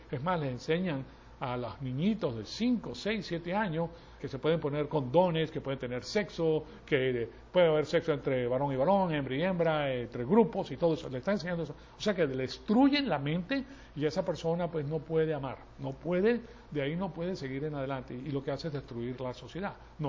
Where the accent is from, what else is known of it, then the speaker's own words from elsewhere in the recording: Venezuela; yo vengo de Venezuela